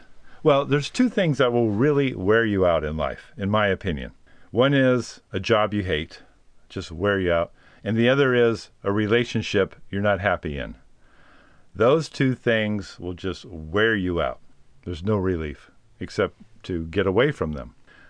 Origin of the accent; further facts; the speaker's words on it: California, United States; born there; maybe it's just because I'm an American, I believe that. I mean, I know that's a very American way to look at things. But here I am. I was born in California.